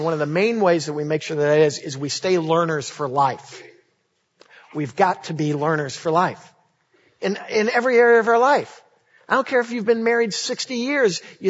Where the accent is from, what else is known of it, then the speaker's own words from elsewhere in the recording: Illinois, United States; You know, I've talked before about how I grew up in Illinois. And, you know, growing up in Illinois, I grew up a huge Chicago Bulls fan.